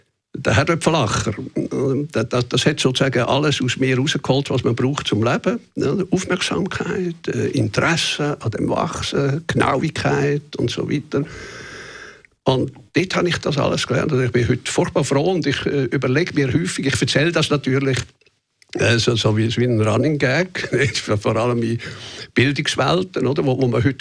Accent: Beromünster, Lucerne, Switzerland; Also ich bin in Beromünster aufgewachsen, das ist kleine Flecken im Luzerner Land.

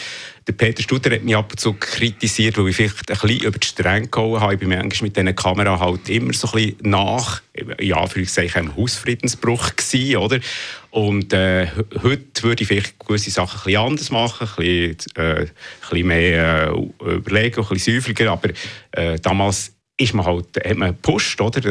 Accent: Bern, Switzerland; accent: Bernese German; now in Zurich, Switzerland; Ich komme ursprünglich aus Bern, aber ja. Obwohl ich immer noch Berndeutsch rede, bin ich seit über 30 Jahren in Zürich und meine Kinder sind auch hier in Zürich aufgewachsen.

